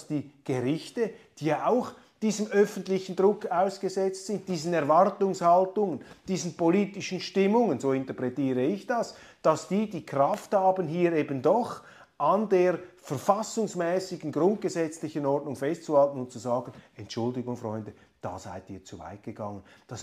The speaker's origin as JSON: {"language": "German", "country": "Switzerland", "said": "Das klingt jetzt etwas überheblich, wenn man das als Schweizer um 25% Deutscher sagt"}